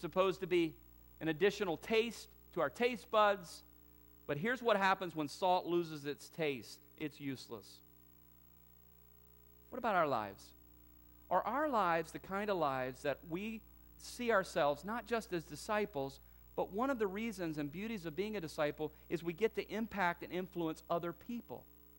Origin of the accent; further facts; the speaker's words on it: the South, United States; growing up in the South, I had an uncle who had a farm.